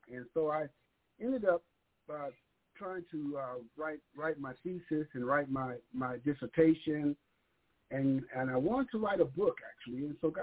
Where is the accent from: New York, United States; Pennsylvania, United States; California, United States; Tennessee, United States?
California, United States; Los Angeles; born there; I was born in Los Angeles, California at Temple Hospital as … 15th September of 1960 at 3:45 a.m.